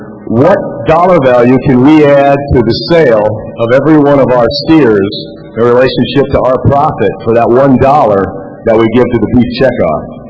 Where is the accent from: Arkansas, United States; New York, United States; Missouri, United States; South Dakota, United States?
South Dakota, United States; First, let me say I'm honored to admit that I'm from South Dakota.